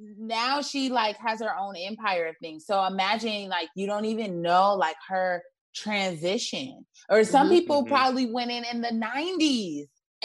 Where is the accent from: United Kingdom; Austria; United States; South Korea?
United States; Chicago, Illinois; I'm from Chicago. So this reminds me of when I was growing up and I was a teenager and stuff